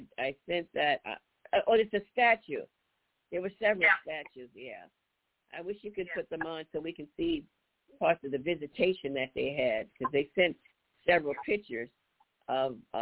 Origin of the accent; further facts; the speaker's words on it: Louisiana, United States; when I saw the state of Louisiana, which is my home state